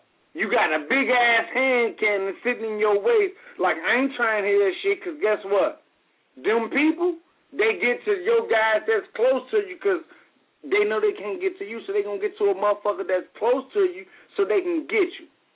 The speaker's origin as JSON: {"language": "English", "town": "Chicago", "region": "Illinois", "country": "United States", "said": "because I'm from the Shy, from the West Side, been there, done that."}